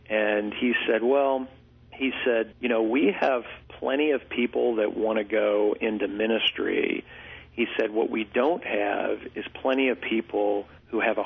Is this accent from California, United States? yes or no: no; Champaign, Illinois, United States; to have it in my hometown of Champaign is really exciting.